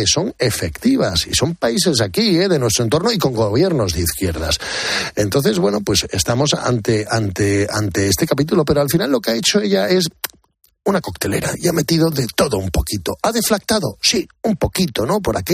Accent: Spain; a mí como ciudadano español y como ciudadano europeo

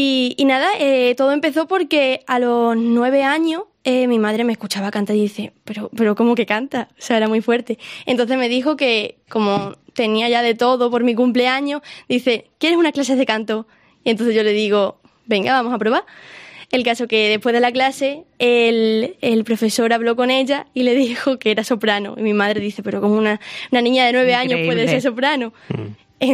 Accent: Extremadura, Spain; que me reconozcan como artista extremeña

